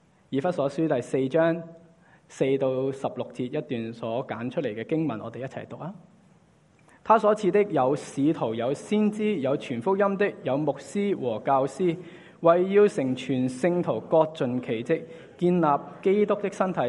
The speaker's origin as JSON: {"language": "Chinese", "country": "China", "said": "就好像我们中国人所说，肢体是一定要血脉相通"}